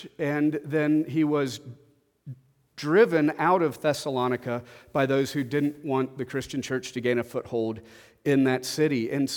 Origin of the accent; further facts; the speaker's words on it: the South, United States; I know I grew up in the South. Did not grow up in the church